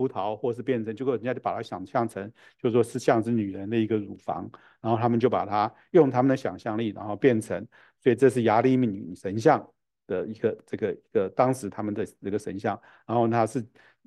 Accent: Taiwan; 我们从台湾来的

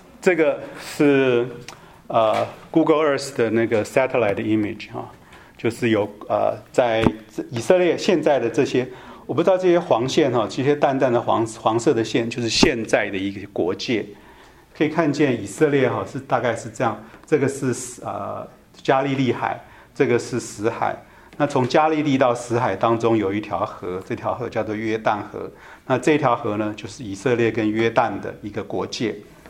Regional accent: Taiwan; 我们从台湾来的，我们去有当过两年的这服兵役哈

